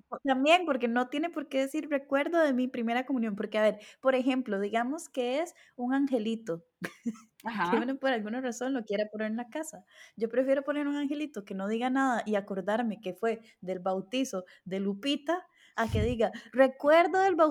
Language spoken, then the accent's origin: Spanish; Costa Rica; soy de Costa Rica.